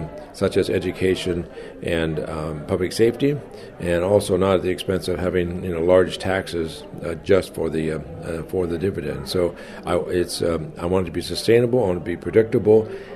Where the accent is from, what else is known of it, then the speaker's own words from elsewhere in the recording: Valdez, Alaska, United States; I'm from Valdez and Anchorage now, but we love going out fishing.